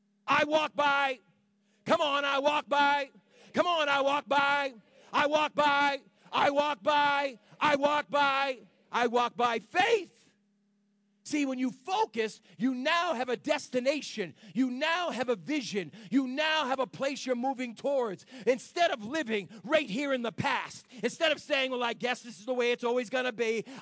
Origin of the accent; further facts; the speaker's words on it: Phillipston, Massachusetts, United States; I grew up in Phillipston, Massachusetts. I was born April 2nd, 1966. The house my parents bought, they bought for $8,000.